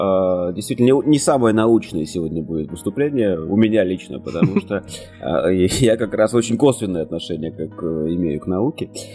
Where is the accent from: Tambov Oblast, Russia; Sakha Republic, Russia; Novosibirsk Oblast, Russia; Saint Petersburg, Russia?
Sakha Republic, Russia; Yakutsk; born there; now in Moscow, Russia; Я родился в Якутске, достаточно давно родился, и учился в театральном институте